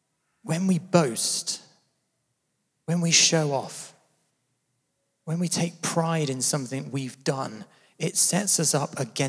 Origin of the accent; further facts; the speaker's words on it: England, United Kingdom; Because we are English, after all.